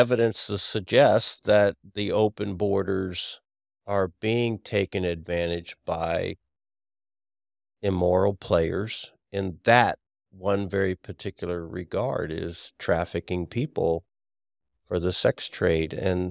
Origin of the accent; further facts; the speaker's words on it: Venezuela; is it so awful in my home country of Venezuela that I'm willing to see my daughter sold